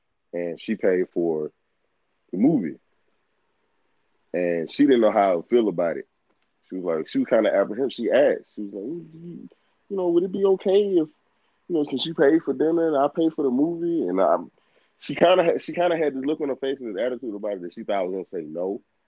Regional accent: Southern United States, United States; I'm from the South, so this one thing I'm willing to budge on.

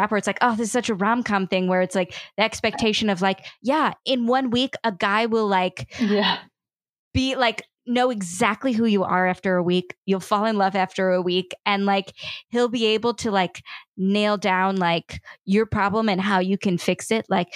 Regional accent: Chicago, Illinois, United States; I'm from Chicago.

